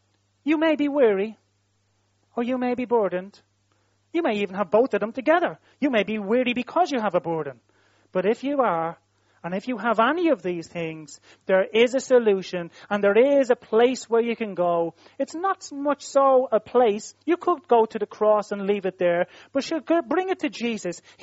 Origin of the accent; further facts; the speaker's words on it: Dublin, Leinster, Ireland; If you're from Dublin, and I'm from Dublin, inner city Dublin.